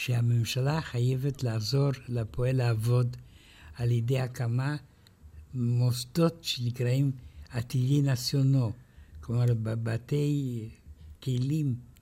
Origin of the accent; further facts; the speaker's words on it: Saint-Germain-en-Laye, Île-de-France, France; moved away; אני רוצה להגיד לך שהזיכרון שלי בתור ילד, הייתי בן 7